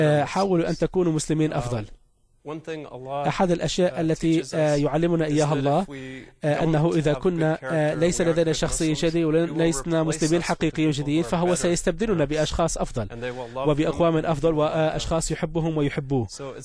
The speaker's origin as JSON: {"language": "Arabic", "country": "Canada", "said": "وأنا آتي من كندا وهي بلد نظيفة جدا"}